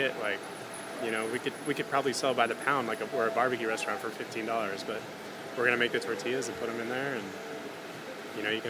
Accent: Texas, United States; also born or lived in Colorado; Just growing up in Texas and then moving to Colorado, we took a lot of trips down to New Mexico when I was a kid

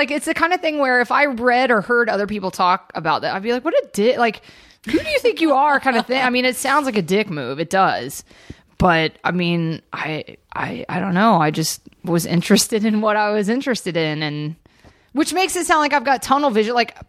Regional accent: the South, United States; And then I grew up in the South, and both of my parents are, I mean, I come from generations of Southerners, so I grew up on country music.

